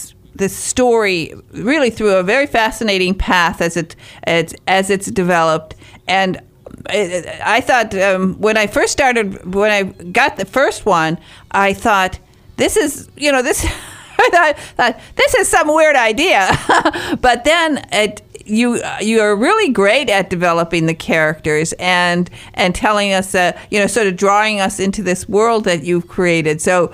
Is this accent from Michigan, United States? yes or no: yes; Michigan, United States; I was born in the Upper Peninsula, and I'm a Youper.